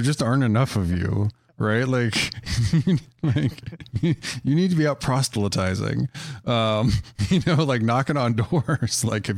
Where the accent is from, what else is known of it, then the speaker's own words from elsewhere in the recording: Wyoming, United States; I grew up in Wyoming and spent a lot of time in Denver.